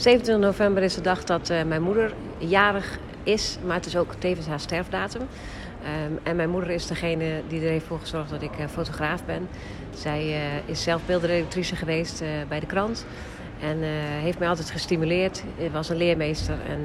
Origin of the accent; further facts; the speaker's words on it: Groningen, Netherlands; moved away as an adult; also born or lived in Venlo / Roermond / Maastricht; now in North Brabant, Netherlands; Nee, ik kom oorspronkelijk uit Groningen.